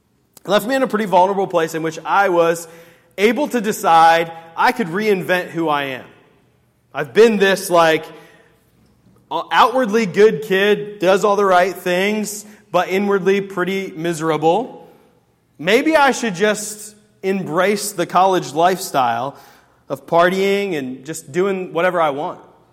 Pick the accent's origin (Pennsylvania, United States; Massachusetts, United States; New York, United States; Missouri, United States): Pennsylvania, United States; my older brother was at Ball State, and I grew up in Pennsylvania, and so like we were coming here because of the architecture program at Ball State.